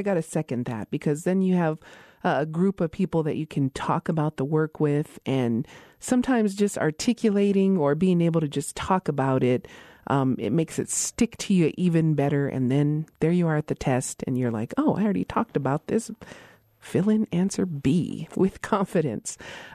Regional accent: Isleta Pueblo, New Mexico, United States; Welcome back to Native America Calling. … from Isleta Pueblo, and it's great to have you tuned in.

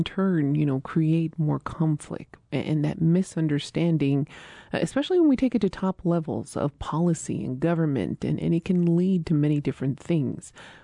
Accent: Isleta Pueblo, New Mexico, United States; from Isleta Pueblo.

